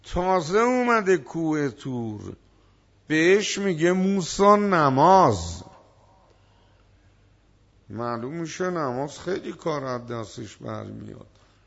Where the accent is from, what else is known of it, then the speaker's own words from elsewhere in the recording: Hamadan, Iran; من طلبم اهل همدانم،